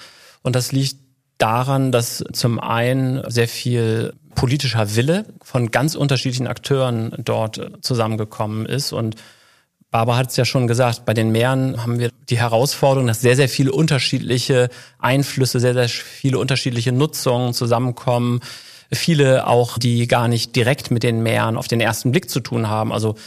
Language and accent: German; Germany; Ich komme auch aus der Nähe von Bremen, bin also quasi am Nordseestrand groß geworden.